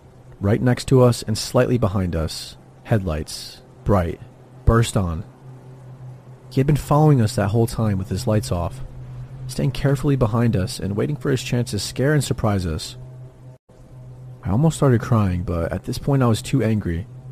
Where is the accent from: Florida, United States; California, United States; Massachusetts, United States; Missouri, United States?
California, United States; moved away as an adult; I was 22 years old, and I was leaving my home state of California to head east for my corrections job.